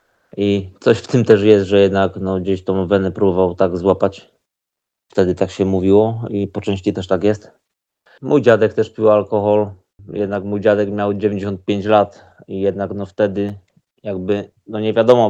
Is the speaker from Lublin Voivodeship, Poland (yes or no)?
no; Ostrów Wielkopolski, Greater Poland Voivodeship, Poland; moved away as an adult; now in Toruń, Poland; ja pochodzę z Ostrowa Wielkopolskiego, jest to miasto w Wielkopolsce. Tam się wychowałem, mieszkałem całe 38 lat. Od ponad 2 lat, od około 2,5 roku mieszkam w innym mieście, a jest nim Toruń.